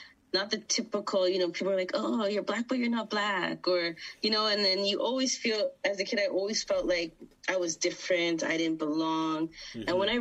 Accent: Canada; I'm Canadian, but my background is West Indian.

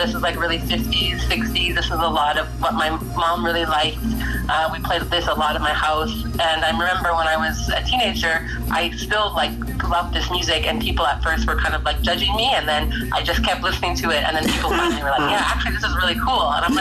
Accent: Montreal, Quebec, Canada; growing up in Montreal, in the plateau, there was just diversity just seemed normal at that point.

